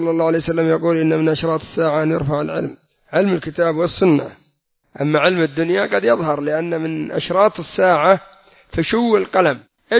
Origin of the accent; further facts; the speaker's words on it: Yemen; أما عندنا في اليمن حدث ولا حرج